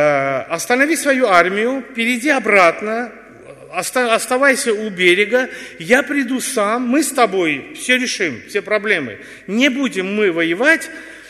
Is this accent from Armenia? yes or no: yes; Armenia; Кстати, как бы я родом из Армении, могу чуть-чуть похвалиться